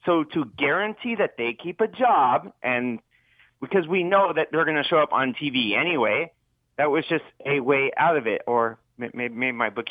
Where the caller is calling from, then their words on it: Las Vegas, Nevada, United States; in Las Vegas.